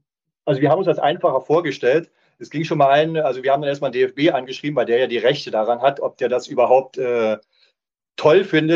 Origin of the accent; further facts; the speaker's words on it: Cottbus, Brandenburg, Germany; Ja, also ich komme aus Cottbus, bin in Cottbus geboren, wohne dort auch oder habe dort auch bis vor ein paar Jährchen gewohnt und bin natürlich, wie fast jeder Cottbuser, natürlich leidenschaftlicher Energiefan. Ich bin schon ein bisschen älter